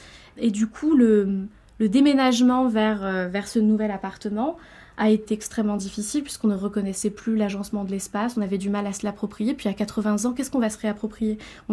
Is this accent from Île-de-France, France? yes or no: yes; La Courneuve, Île-de-France, France; Donc je me sens parfaitement ancrée ici. J'ai grandi à La Courneuve, dans la cité des 4000. La cité des 4000 de La Courneuve, c'était Robespierre, là où ma famille a vécu.